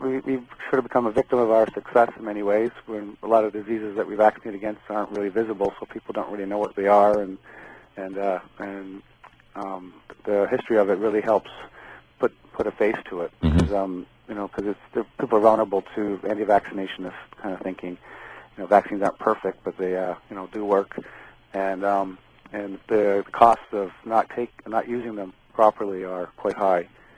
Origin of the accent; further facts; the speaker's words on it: Canada; My focus, being Canadian, is on that part of it